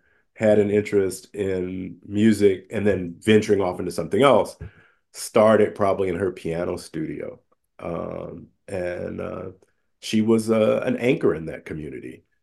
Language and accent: English; the Carolinas, United States; Always have family there, but yeah, growing up in the Carolinas was a part of my foundation and a memorable part of my musical journey.